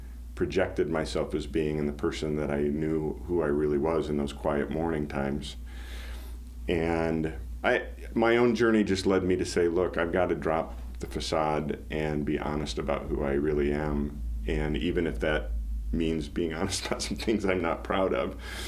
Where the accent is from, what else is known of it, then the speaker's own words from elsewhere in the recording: Des Moines, Iowa, United States; now in Pella, United States; I mean, I grew up in Des Moines, but my family was kind of Northwest Iowa Dutch in its cultural heritage, and you know, now living in Pella